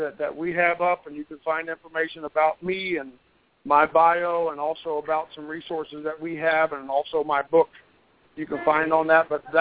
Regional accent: Grants Lick, Kentucky, United States; I was born and raised about 40 miles south of Cincinnati in a little town called Grand Slick, Kentucky, and I live about 10 minutes from downtown Cincinnati now in northern Kentucky.

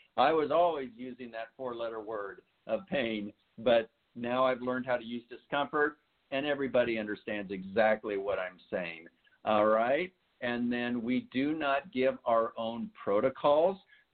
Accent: Iowa, United States; there's a reason I moved from Iowa out to Southern California so I could enjoy the weather for a period of time.

